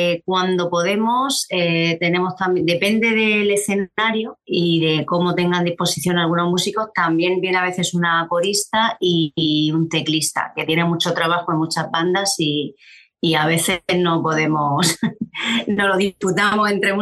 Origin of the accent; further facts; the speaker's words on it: Cartagena, Region of Murcia, Spain; nosotros somos de Cartagena, que está en la región de Murcia